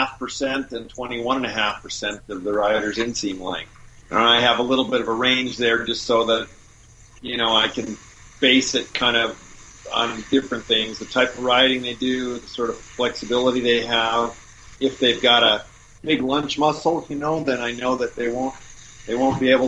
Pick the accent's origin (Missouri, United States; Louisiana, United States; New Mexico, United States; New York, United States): New Mexico, United States; Los Alamos; You know, I grew up in Los Alamos, New Mexico, and I have a degree in physics and everything.